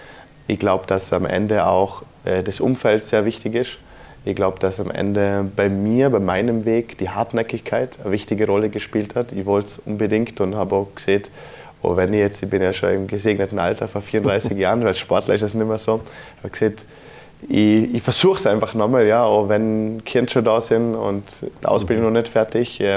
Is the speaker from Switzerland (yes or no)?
no; Austria